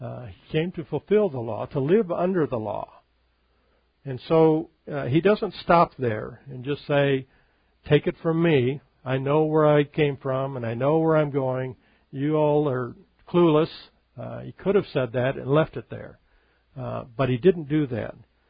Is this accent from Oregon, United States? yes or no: yes; Oregon, United States; But I grew up in Oregon